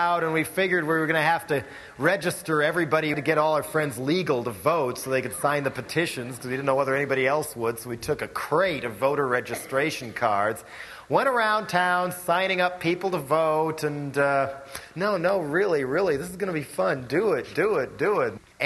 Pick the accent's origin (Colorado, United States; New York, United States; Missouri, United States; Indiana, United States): Colorado, United States; Boulder; And I come from Boulder, Colorado originally, and there people have a long history of running for office on a whim or as a prank or something.